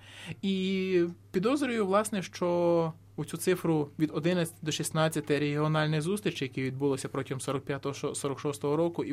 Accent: Ternopil Oblast, Ukraine; в Тернопільській області, зокрема, в моєму районі, звідки я родом

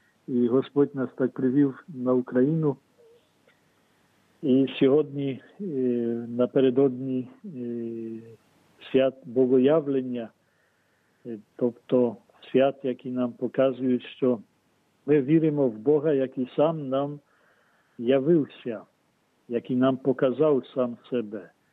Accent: Zaporizhzhia, Zaporizhzhia Oblast, Ukraine; так говорить про наше рідне місто Запоріжжя, що це серце України.

